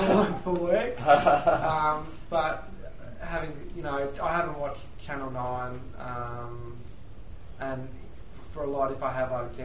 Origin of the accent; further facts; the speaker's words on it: Australia; I felt a connection being an Australian watching... the replay of Anna Mears' presentation